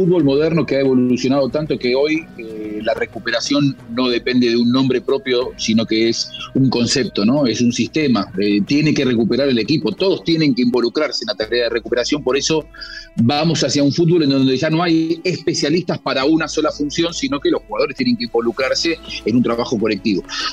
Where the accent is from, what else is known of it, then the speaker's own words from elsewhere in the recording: Argentina; Soy argentino y te voy al ejemplo argentino.